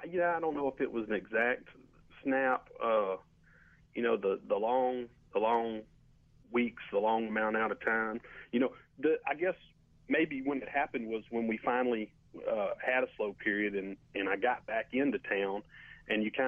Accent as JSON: {"language": "English", "town": "Huntsville", "region": "Texas", "country": "United States", "tie": "born or raised there", "said": "Well, I grew up in Huntsville, Texas, born and raised in Huntsville, and went to school here, went to graduated Sam Houston in 2007, and got a job here in Huntsville"}